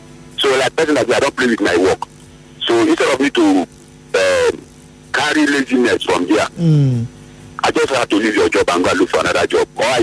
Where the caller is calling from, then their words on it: Bonny, Rivers, Nigeria; I'm calling you from Bonny.